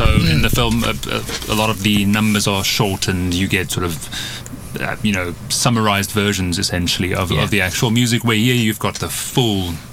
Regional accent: South Africa; I'm a South African, so I speak with an accent continuously

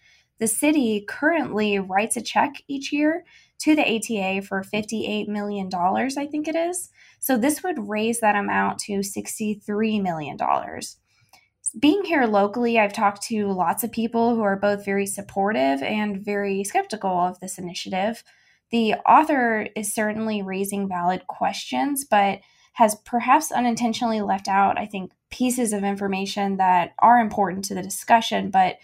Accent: Missouri, United States; it takes place in my home state, Missouri, and my current city of Kansas City.

